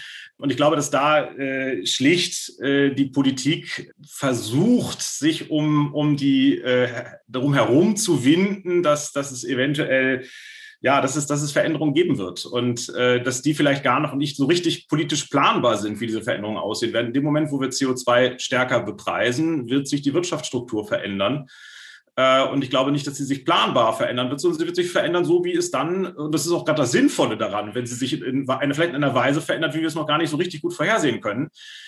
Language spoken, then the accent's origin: German; Schleswig-Holstein, Germany; Ich komme jetzt aus Schleswig-Holstein.